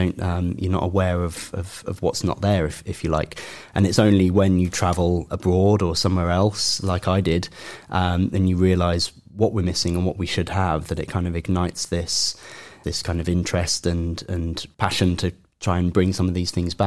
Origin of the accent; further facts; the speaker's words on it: East of England, United Kingdom; I grew up in East Anglia. Seeing any birds of prey was quite a rare, special thing.